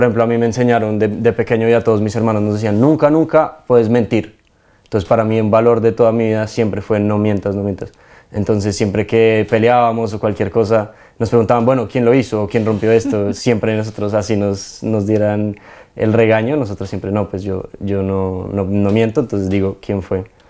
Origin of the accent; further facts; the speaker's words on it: Bogotá, Colombia; born there; tengo 23 años. Yo nací en Bogotá, Colombia, en el año 99.